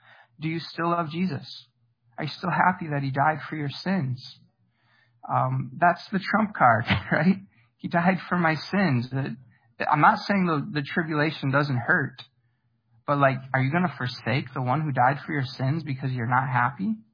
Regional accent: United States; Well, most of my lifetime growing up in America, like, you'd probably get a better job if you were a Christian.

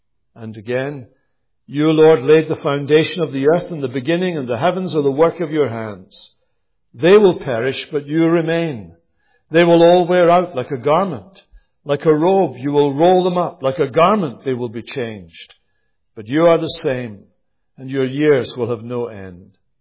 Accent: Scotland, United Kingdom; I'm from Scotland, and one of the great things about Scotland is, perhaps the greatest thing about Scotland is, that it's not England.

